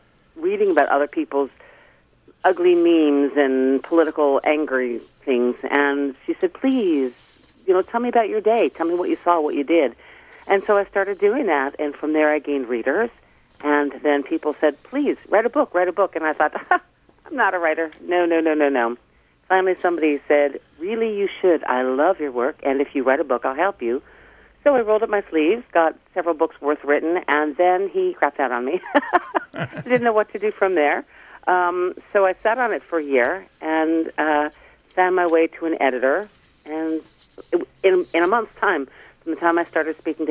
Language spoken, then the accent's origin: English; Brooklyn, New York, United States; now in Millerton, United States; I grew up in Brooklyn Heights, Pataduke in Brooklyn Heights, but I never belonged there. I never, ever, ever belonged in the city, and eventually met a man from the Hudson Valley and married him and moved to Chatham.